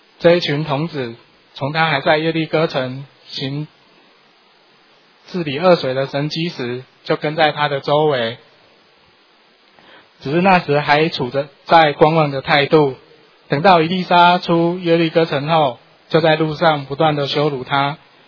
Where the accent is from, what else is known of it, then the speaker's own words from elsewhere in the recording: Taiwan; 约50-60年前，我们台湾人称16岁以上40岁以下未结婚的女子为姑娘